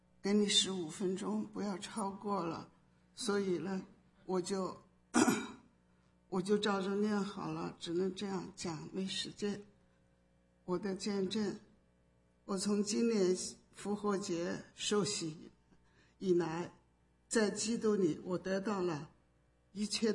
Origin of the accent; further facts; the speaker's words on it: China; 我感觉到这个佛教啊，在我们中国人的对我们中国人吸引力这么强